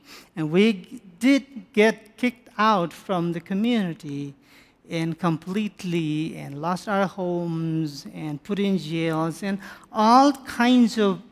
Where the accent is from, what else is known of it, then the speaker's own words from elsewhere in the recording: Nepal; English is a second language; we are born in Nepal, and we were raised in Nepal, and everything is about Nepal.